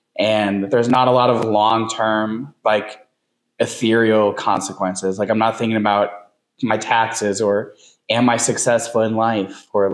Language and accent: English; Valley Park, Missouri, United States; So I grew up here in St. Louis. I grew up in Valley Park. Went to Twin Oaks